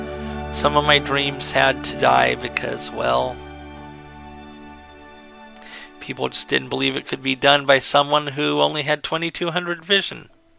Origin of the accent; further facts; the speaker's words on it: California, United States; because of being born and raised in California like I was. It'll be like going back home, back to my old stomping grounds in so many ways.